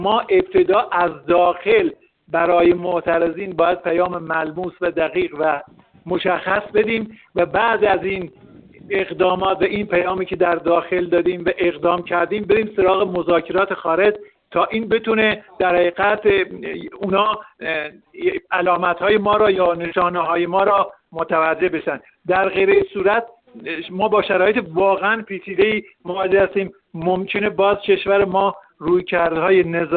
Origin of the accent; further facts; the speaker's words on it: Iran; واقعیتش دیگه ما ایرانی هستیم، منافع ملی کشورمون رو باید در نظر بگیریم.